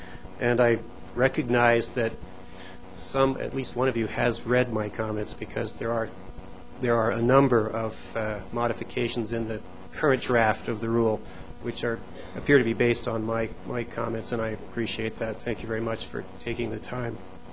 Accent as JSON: {"language": "English", "town": "El Jebel", "region": "Colorado", "country": "United States", "said": "from El Jebel, Colorado, in Eagle County between Aspen and Glenwood Springs."}